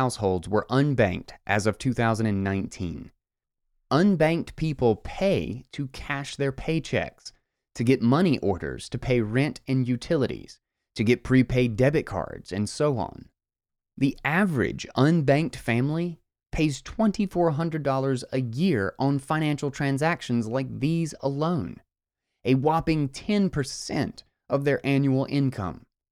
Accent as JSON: {"language": "English", "country": "United States", "said": "Bitcoin can also help solve problems in countries with healthier economies, including the US, my home country."}